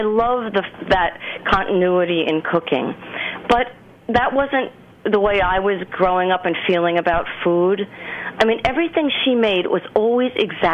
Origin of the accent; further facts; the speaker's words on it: New York, United States; But I just, you know, growing up in New York, I didn't have that kind of tradition really to fall back on as much because I took in everything from everywhere.